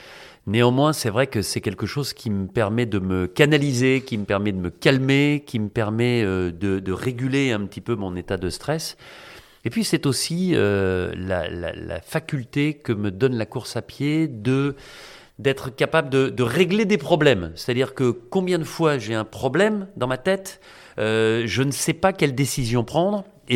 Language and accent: French; Bourgogne-Franche-Comté, France; un bon vin rouge de ma région d'origine, la Bourgogne.